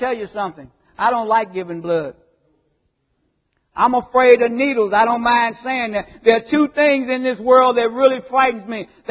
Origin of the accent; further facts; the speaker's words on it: the South, United States; I came from the South, and we used to have to walk the dusty roads sometimes to get to, it was a little small church back in the woods